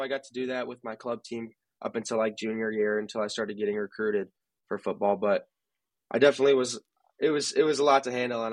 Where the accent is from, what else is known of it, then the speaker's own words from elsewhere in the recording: Kansas City, United States; So yeah, I grew up playing soccer my whole life and even ball boying for at Sporting Kansas City games growing up.